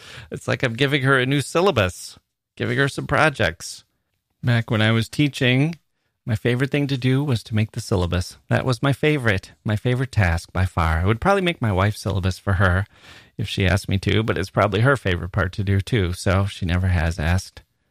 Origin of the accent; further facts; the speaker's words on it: India; at the beginning of the COVID-19 lockdown in India, when I had to come back to my hometown some 5 hours away from Delhi.